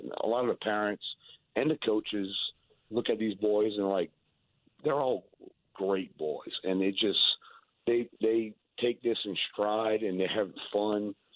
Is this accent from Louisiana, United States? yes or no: yes; Louisiana, United States; We're from South Louisiana, so it's kind of a necessity.